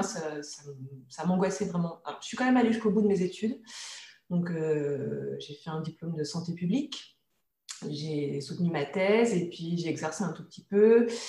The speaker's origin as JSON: {"language": "French", "region": "Grand Est", "country": "France", "tie": "born there", "said": "Je suis née en 1979 en Haute-Marne, donc dans l'est de la France. J'ai encore toute ma famille là-bas"}